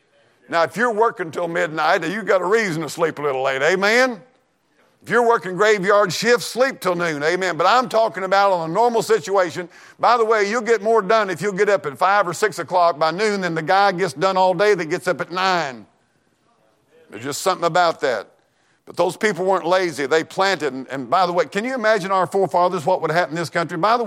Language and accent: English; United States; I'm as an American and as a pastor, I'm going to preach this